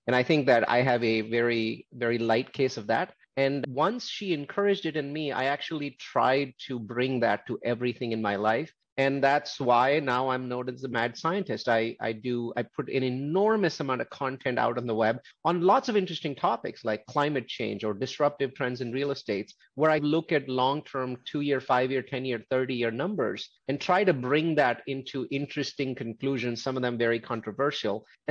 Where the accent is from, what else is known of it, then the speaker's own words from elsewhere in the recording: India; I'm Indian.